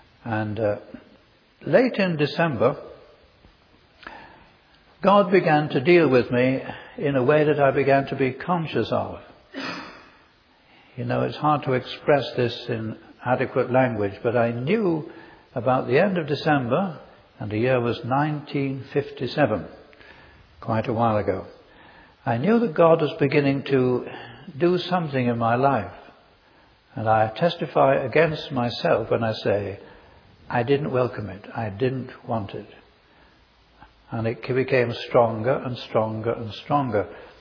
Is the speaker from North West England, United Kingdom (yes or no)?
yes; North West England, United Kingdom; born there; I was born in Cheshire, just south of Manchester. As you heard from Mr. Murray, I come from English and Welsh connection. My father's side were Welsh, my parents were English-speaking